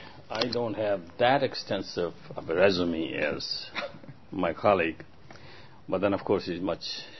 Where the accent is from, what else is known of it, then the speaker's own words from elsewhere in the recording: India; moved away as an adult; I was born and raised in India and left there at the young age of 18, came here